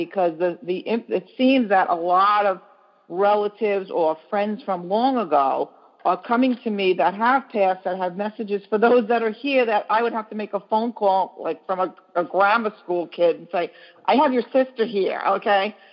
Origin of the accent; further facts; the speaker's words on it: New York, United States; I'm from New York. I'm in Florida right now, but okay.